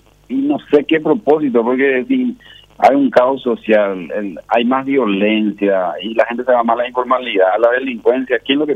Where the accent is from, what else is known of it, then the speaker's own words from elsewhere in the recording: Amambay, Paraguay; acá nosotros en Amambay somos también paraguayos, somos también gente de bien